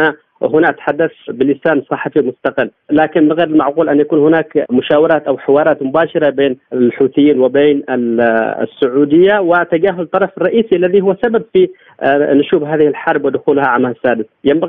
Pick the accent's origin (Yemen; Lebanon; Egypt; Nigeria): Yemen; وهذه مأساة كبيرة بالنسبة لنا كيمنيين أن تنزلق الأمور إلى هذا المرحلة الخطيرة